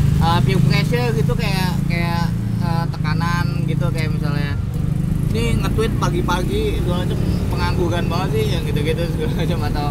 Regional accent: Jakarta, Indonesia; Kalau ya gue dari lahir di Jakarta, tapi sejujurnya kan emang gue tumbuh di lingkungan yang bukan lingkungan ideal untuk mencari karir.

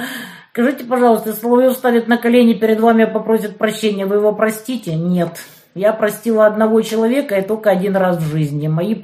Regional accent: Kerch, Crimea, Ukraine; born there; Вот я, например, родилась в Керчи.

